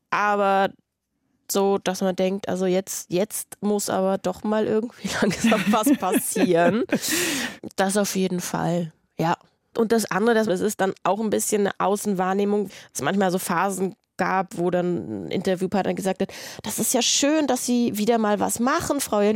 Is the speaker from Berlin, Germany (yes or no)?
yes; Berlin, Germany; In Berlin, Charlottenburg.